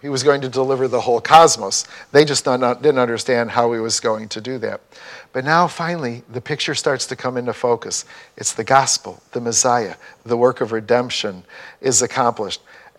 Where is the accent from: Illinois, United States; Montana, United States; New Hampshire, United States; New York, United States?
Illinois, United States; Chicago; So when I grew up in Chicago, guess what many of the hospitals were called?